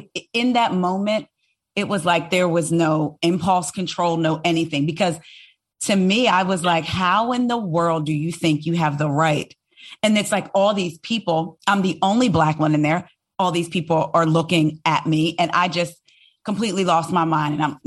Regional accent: New Jersey, United States; now in Maryland, United States; It was 15 years ago in Maryland, cause I'm from Jersey.

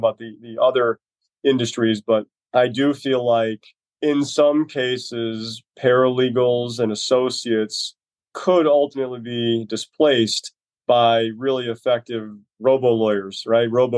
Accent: Ireland; So I'm an Irishman who happily drinks scotch, not worrying about that day every night.

